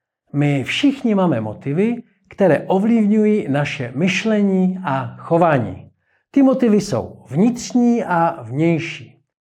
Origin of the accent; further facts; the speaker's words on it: Moravian-Silesian Region, Czechia; Vyrostl jsem za socialismu mezi horníky na Karvinsku. Pár kilometrů od polských hranic. Můj otec, bratr i většina spolužáků a kamarádů v dolech pracovala.